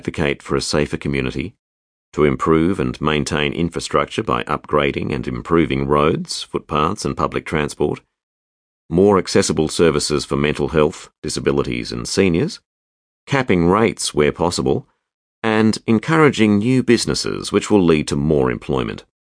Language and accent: English; Emerald, Victoria, Australia; Born and raised in Emerald, I will always consider these Rangers my home.